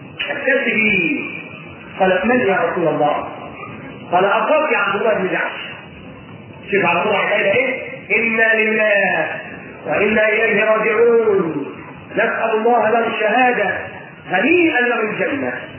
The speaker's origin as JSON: {"language": "Arabic", "region": "Upper Egypt", "country": "Egypt", "said": "احنا عندنا في الصعيد، احنا عندنا في الصعيد"}